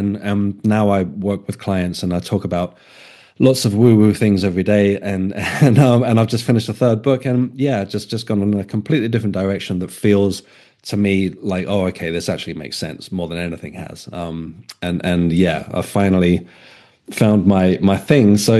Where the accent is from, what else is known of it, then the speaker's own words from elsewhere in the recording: Isle of Wight, South East England, United Kingdom; moved away as an adult; also born or lived in Helsinki; I grew up on the Isle of Wight. When I hit my 20s, I moved to Helsinki in Finland.